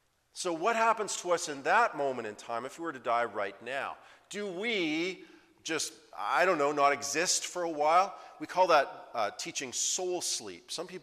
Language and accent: English; Saskatchewan, Canada; I just want you to know I'm from Saskatchewan when I say this